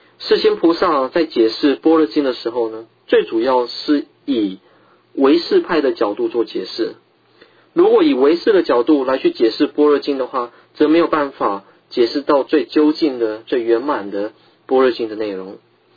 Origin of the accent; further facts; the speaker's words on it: Tibet, China; 如同我们西藏人时常说了一句俗语